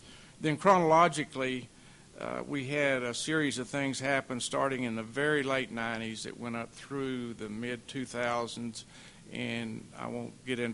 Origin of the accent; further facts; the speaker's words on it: Texas, United States; When I grew up here in Texas, and I was educated here at Texas Tech. I just recently came back to this area.